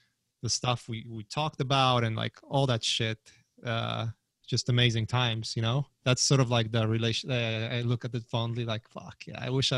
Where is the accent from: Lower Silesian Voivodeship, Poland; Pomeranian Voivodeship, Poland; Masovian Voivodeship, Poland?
Pomeranian Voivodeship, Poland; Gdańsk; English is a second language; moved away; also born or lived in Germany; Yeah, I lived up north near Danzig. There's like a three cities up north, like right in the center. And Gdańsk